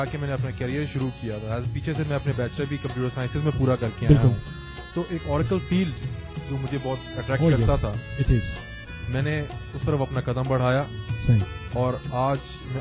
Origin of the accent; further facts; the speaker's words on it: Saudi Arabia; میں یہاں سعودی عرب میں اپنے بچپن سے ہی ہوں.